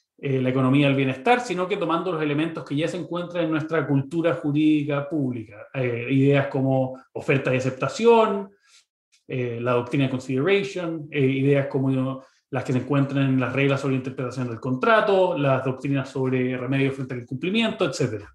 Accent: Chile; los que, como los chilenos, crecimos aprendiendo de la teoría del negocio jurídico

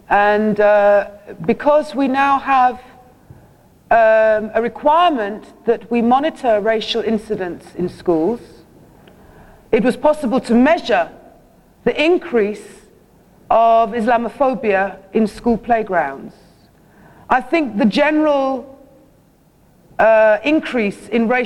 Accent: London, United Kingdom; And I know from being a Londoner that all of us travel with a level of fear when we step into the underground.

